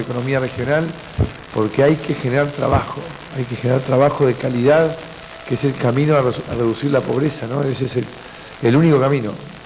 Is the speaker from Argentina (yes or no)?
yes; Argentina; somos los argentinos comprometiéndonos de una manera distinta de cómo lo hemos hecho durante décadas